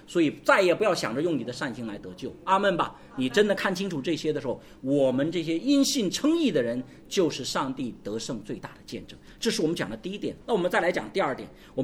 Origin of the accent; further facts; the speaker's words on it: China; 因为我们中国人天然的观念，从小受的教育，养儿防老啊